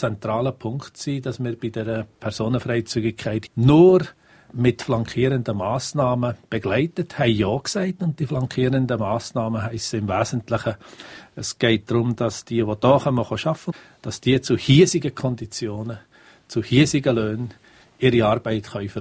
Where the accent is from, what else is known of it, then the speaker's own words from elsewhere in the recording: Switzerland; Wir haben sie gebraucht, weil man sie als Schweizer nicht gefunden hat.